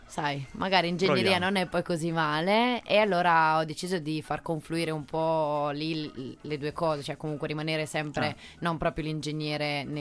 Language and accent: Italian; Senigallia, Marche, Italy; Allora, io sono marchigiana, sono di Senigallia, in provincia di Ancona.